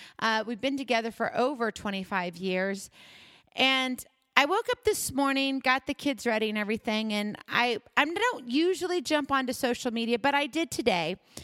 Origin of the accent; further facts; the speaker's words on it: Hawaii, United States; I'm originally from Hawaii, and I was born there, and then I graduated from high school there.